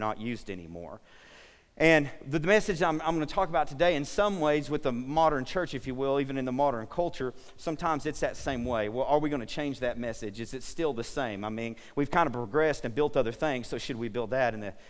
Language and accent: English; Comanche, United States; And I was like, hey, what's up, dude? We're from Comanche and we love Jesus.